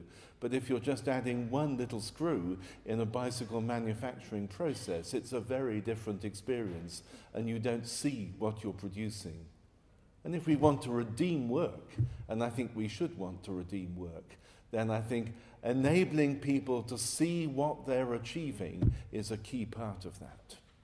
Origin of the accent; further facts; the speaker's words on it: Coventry, West Midlands, United Kingdom; I come from Coventry, which is known as a car manufacturing city.